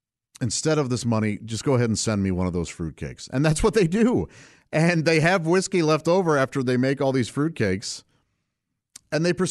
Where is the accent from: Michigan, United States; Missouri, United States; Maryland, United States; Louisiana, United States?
Missouri, United States; St. Louis; I grew up in St. Louis, Missouri, with my parents and three brothers. In a small house in the suburbs